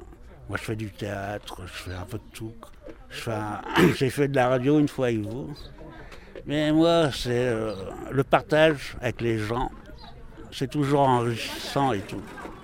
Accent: Hauts-de-France, France; Puis moi, je suis du Nord.

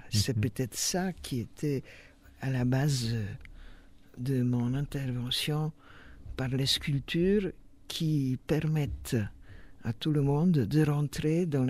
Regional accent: Poland; French is a second language; Je suis polonaise, j'ajoute avant, c'est évident, depuis le début de cette émission

